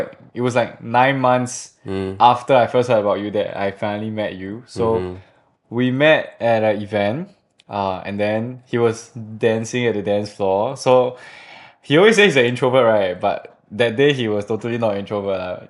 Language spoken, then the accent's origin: English; Singapore; from Singapore